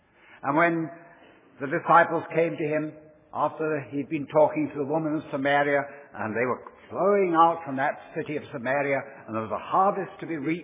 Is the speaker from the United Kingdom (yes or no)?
yes; England, United Kingdom; moved away as an adult; now in United States; My wife was from Minnesota. I came from England.